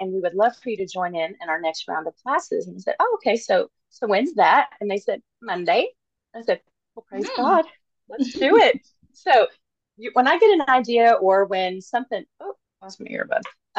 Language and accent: English; Dexter, Missouri, United States; I am originally from Dexter, Missouri. It's the southeast corner of Missouri